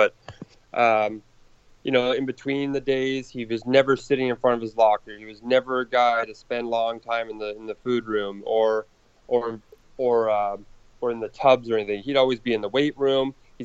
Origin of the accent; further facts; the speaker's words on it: Canada; I'm Canadian, born and raised.